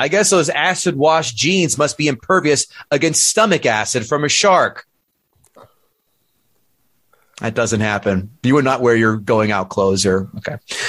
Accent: New Jersey, United States; Because I grew up in Jersey and fun is outlawed on the beach in Jersey.

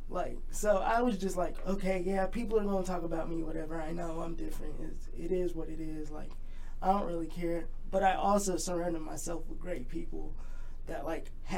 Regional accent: Alaska, United States; also born or lived in Seattle; Both my parents were stationed in Alaska. Like, they went from D.C. to Alaska, and then they ended up having me in Seattle

